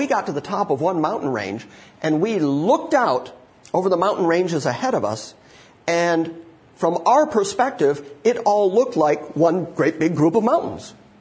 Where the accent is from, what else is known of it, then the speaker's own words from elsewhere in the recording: Detroit, Michigan, United States; moved away as an adult; now in Los Angeles, United States; I grew up in Detroit. I grew up in the Midwest. I grew up in areas where you can drive through cornfields for an entire day.